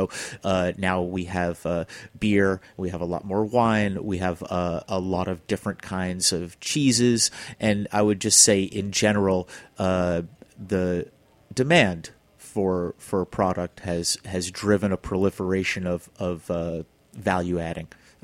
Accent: Flushing, New York, United States; Up until then, I'm a city boy. I grew up in Flushing, and we had like little tomatoes in the garden

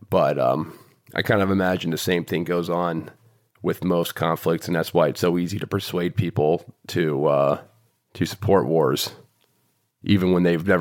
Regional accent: New York, United States; I'm from New York and I knew people who died in 9/11.

